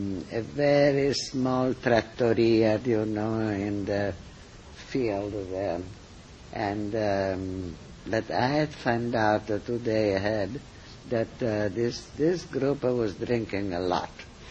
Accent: Italy; accent: Italian; English is a second language; If you read the book, unfortunately, we tried to sound like my Italian accent, but it was much, much better.

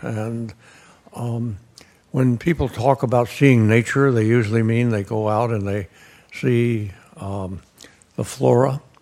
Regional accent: Deep South, United States; I grew up in the Deep South, where I had access to a comfortable outdoor life almost every day

